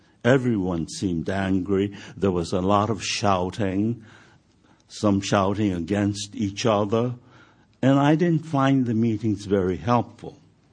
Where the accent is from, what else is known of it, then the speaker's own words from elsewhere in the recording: United States; How dare they question my loyalty as an American?